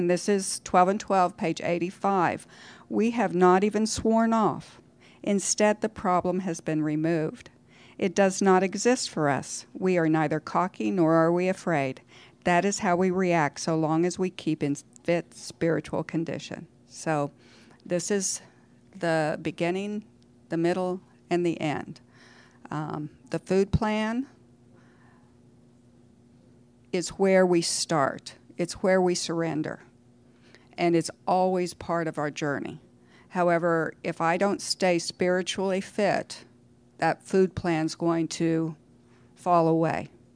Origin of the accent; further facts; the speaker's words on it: Oklahoma, United States; now in North Carolina, United States; I'm Area 2, and I'm from Oklahoma. Right now, I'm living in North Carolina